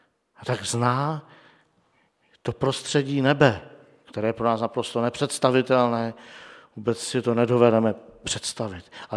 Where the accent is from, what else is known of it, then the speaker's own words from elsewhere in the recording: Písek, South Bohemian Region, Czechia; Já víte, že pocházím z Písku a tam je takový velký most